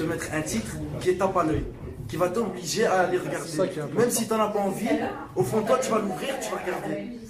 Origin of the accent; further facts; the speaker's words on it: Molenbeek, Brussels, Belgium; Jamais il y a eu un média qui a vu chez nous à Molenbeek.